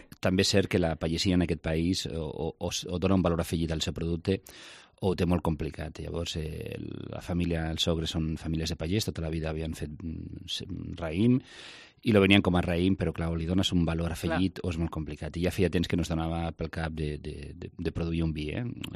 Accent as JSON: {"language": "Catalan", "town": "Bellmunt del Priorat", "region": "Catalonia", "country": "Spain", "tie": "born or raised there", "said": "al meu poble, a Bellmunt del Priorat"}